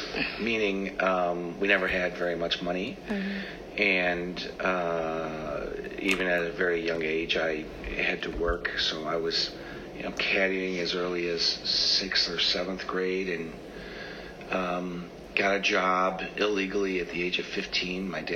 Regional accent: Oak Lawn, Illinois, United States; I grew up in Oak Lawn, on the south side of Chicago, not too far from here.

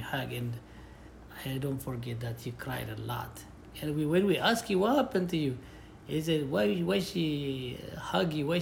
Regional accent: Asmara, Maekel, Eritrea; born there; English is a second language; My country is Eritrea in East Africa, Eritrea, and I was born in Asmara, capital city.

